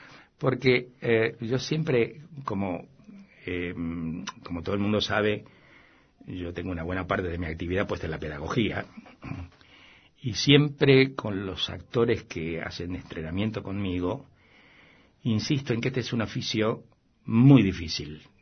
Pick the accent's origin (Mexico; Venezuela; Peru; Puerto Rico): Venezuela; moved away; yo cuando salí de Venezuela, me vine y durante 12 años no volví.